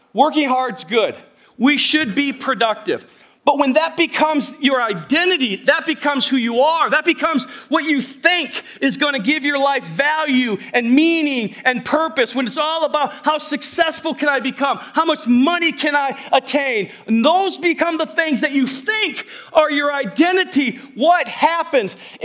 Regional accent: Indiana, United States; What I love about the culture I grew up here in Elkhart County, I grew up here, then moved away from 18 to, I don't know, 8 years ago, whatever that is.

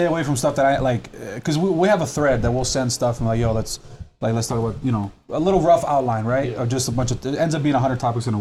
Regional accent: Montana, United States; Like I'm from Montana.

